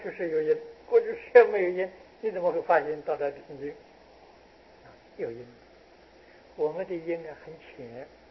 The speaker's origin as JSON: {"language": "Chinese", "country": "China", "said": "照我们中国人的算法呢，末法已经过了1000年了啊"}